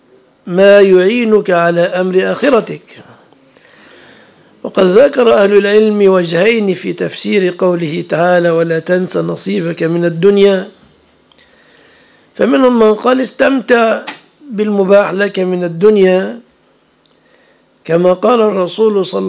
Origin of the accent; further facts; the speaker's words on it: Egypt; في بلادنا مصر نادر.